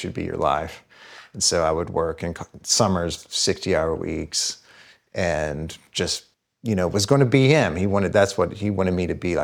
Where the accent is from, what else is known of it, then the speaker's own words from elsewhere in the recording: Kentucky, United States; the kids I grew up with in Eastern Kentucky